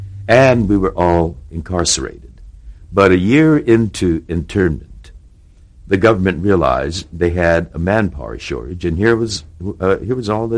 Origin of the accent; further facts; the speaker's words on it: Los Angeles, California, United States; I grew up here in Los Angeles until Pearl Harbor.